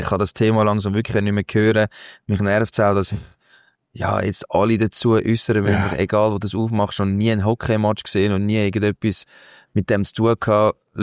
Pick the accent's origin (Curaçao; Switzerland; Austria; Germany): Switzerland